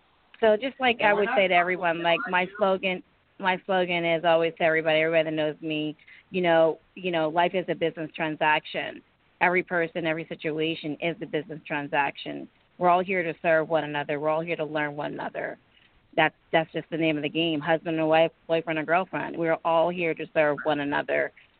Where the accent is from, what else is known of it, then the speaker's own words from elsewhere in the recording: India; English is a second language; I say it in my language. I'm from India.